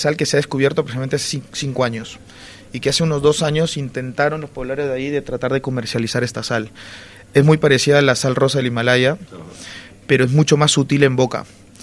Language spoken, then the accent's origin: Spanish; Peru; Y yo soy peruano, entonces es una cocina de origen.